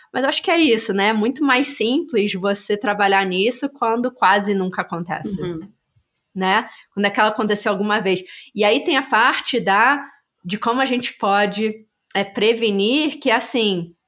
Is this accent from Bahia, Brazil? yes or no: no; Rio de Janeiro, Brazil; moved away as an adult; crescendo no Rio de Janeiro, morei no Rio até os 18 anos